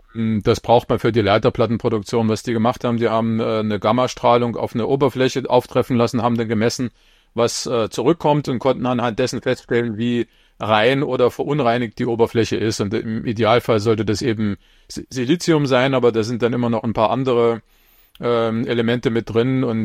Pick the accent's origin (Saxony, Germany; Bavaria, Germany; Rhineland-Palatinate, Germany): Saxony, Germany; Leipzig; born there; Ich bin in Leipzig geboren. 1969, auch schon eine ganze Weile her, habe dann dort eine Weile gelebt.